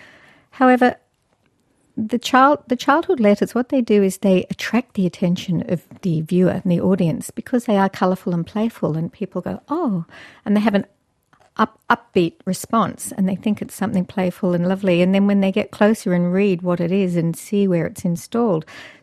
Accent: Sydney, New South Wales, Australia; I grew up in Sydney, and apart from … we were the only

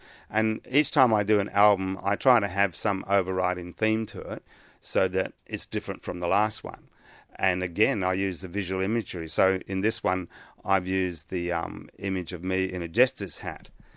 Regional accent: Western Australia, Australia; So yes, just growing up in the Kimberley meant a really open, free lifestyle.

